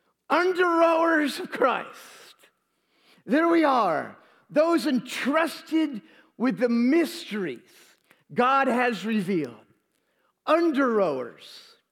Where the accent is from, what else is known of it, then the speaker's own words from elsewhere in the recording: Jacksonville, Florida, United States; I grew up in Jacksonville, Florida, two Navy bases, Mayport and NAS Jax.